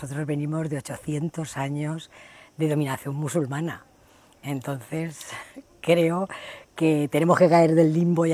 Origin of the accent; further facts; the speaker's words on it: Cartagena, Region of Murcia, Spain; Yo soy hija de Murcia, en una cartagenera, y en mi biografía siempre he puesto que soy de raíces fenicias y árabes, porque es lo que ha habido en nuestra tierra.